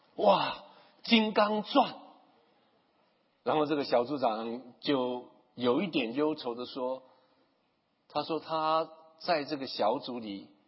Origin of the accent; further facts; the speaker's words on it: China; 所以我们中国人才有一句话说